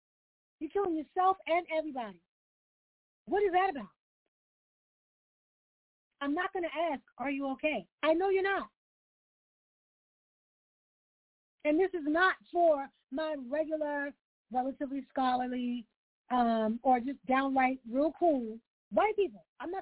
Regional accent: New York, United States; And this is the wild part, because I'm from New York. So I've been on the subway every hour of any day and had homeless people who are unstable come through ranting, raving, whatever.

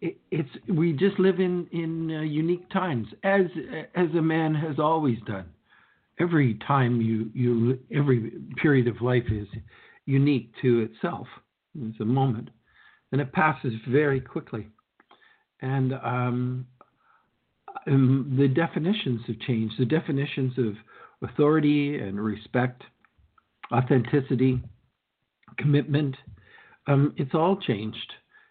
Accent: Canada; the lion's share of our listeners here comes from my home country of Canada.

